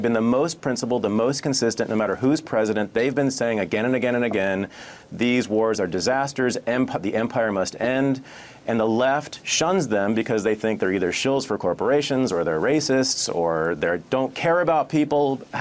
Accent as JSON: {"language": "English", "town": "Berkeley", "region": "California", "country": "United States", "tie": "born or raised there", "said": "So I'm a man of the left. I was raised by socialists in Berkeley."}